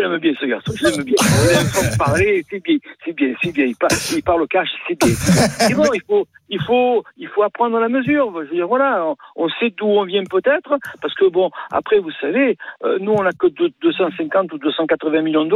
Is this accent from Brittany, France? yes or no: no; Marseille, Provence-Alpes-Côte d'Azur, France; Vous savez comme on est chaud chez nous dans le Sud, enfin à Marseille, quoi.